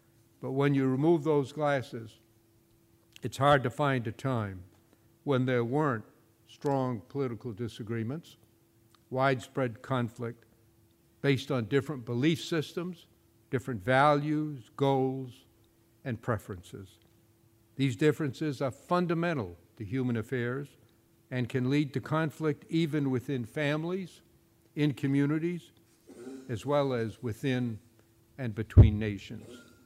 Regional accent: Waterville, Maine, United States; The subject has varied widely, including my experiences growing up in Waterville, serving in the Senate, chairing the peace process in Northern Ireland

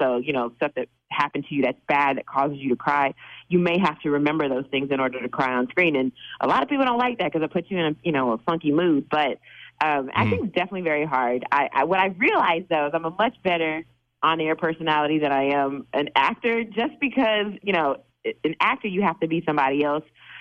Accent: Kentucky, United States; And I'm from Kentucky. They say pop there, too.

